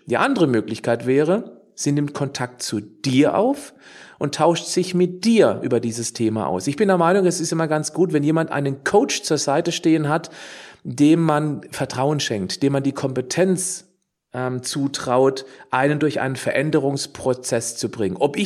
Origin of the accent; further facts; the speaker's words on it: Freiburg, Baden-Württemberg, Germany; also born or lived in Hamburg; ich lebte ja 13 Jahre lang in Hamburg, jetzt bin ich wieder in meiner Heimat in Freiburg